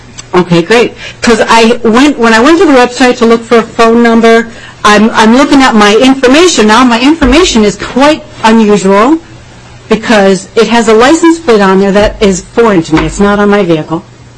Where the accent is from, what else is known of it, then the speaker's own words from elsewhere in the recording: Waterville, Minnesota, United States; I'm from Waterville.